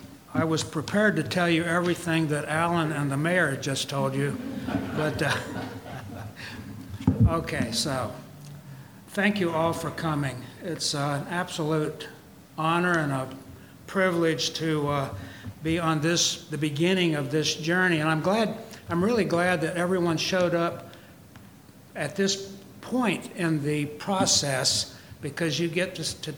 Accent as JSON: {"language": "English", "town": "York", "region": "Pennsylvania", "country": "United States", "tie": "born or raised there", "said": "in my hometown, my stomping grounds, you know. I was raised in York"}